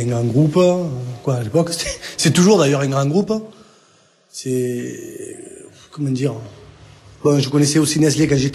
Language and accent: French; France; Je suis français, je suis fier d'être français.